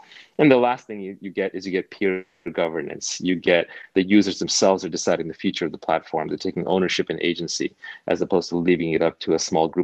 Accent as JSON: {"language": "English", "region": "New York", "country": "United States", "tie": "born or raised there", "said": "I grew up in New York, so unfortunately, I would have to categorize it as an abomination."}